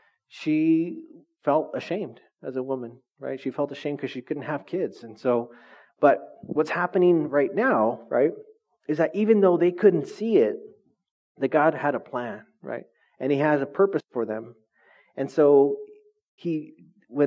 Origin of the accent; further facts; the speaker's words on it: Orange Cove, California, United States; my brother and I, we grew up pretty poor. We grew up in Orange Cove.